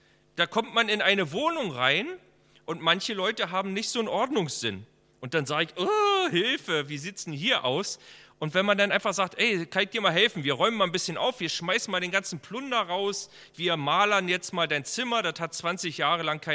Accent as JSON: {"language": "German", "town": "Templin", "region": "Brandenburg", "country": "Germany", "tie": "born or raised there", "said": "In meiner Kindheit, als ich aufgewachsen bin in Templin"}